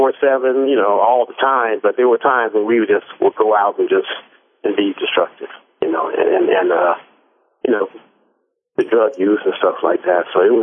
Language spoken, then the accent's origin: English; Oakland, California, United States; I was, you know, born and raised in East Oakland. Most of my life I lived in East Oakland.